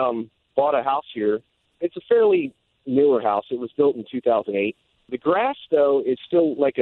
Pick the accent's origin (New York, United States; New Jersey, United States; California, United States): New Jersey, United States; now in Goldsboro, United States; I'm calling from Goldsboro, North Carolina. I'm a native of the South Jersey area, but I'm stationed down here at the Air Force Base.